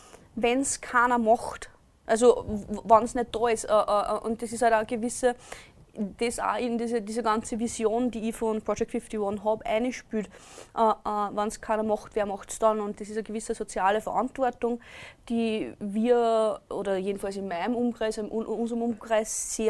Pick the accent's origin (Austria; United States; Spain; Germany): Austria; Wir sind Österreicher und Wien passiert.